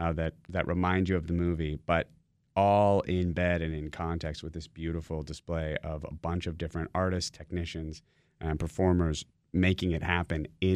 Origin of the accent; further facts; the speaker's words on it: St. George, Utah, United States; I grew up in St. George, Utah.